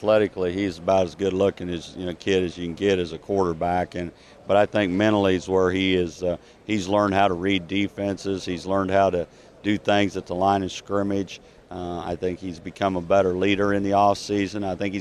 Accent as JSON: {"language": "English", "region": "Kansas", "country": "United States", "tie": "born or raised there", "said": "I grew up in Kansas"}